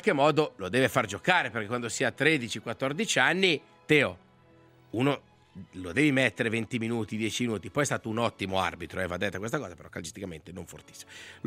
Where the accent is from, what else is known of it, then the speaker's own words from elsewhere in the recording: Balerna, Ticino, Switzerland; siamo di Balerna entrambi.